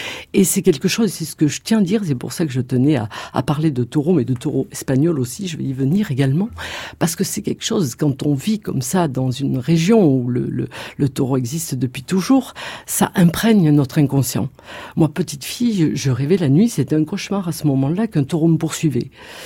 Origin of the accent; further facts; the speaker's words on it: Beaucaire, Occitanie, France; born there; Je suis née dans un pays de taureaux, puisque je suis née à Beaucaire, hein, c'est au bord du Rhône, c'est Camargue